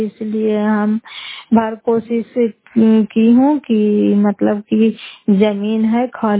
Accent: Fatehpur, Bihar, India; घर फतेहपुर, पंचायत मकरौता, जिला नालंदा, करापसरा ब्लॉक की निवासी हूँ

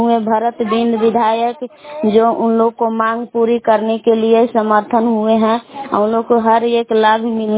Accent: Belav, Bihar, India; मैं ग्राम बेलाव जिला कैमूर भभुआ के निवासी हूँ।

